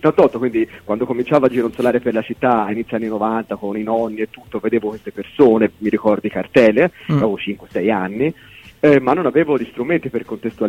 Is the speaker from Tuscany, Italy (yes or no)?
yes; Florence, Tuscany, Italy; Io sono di Firenze.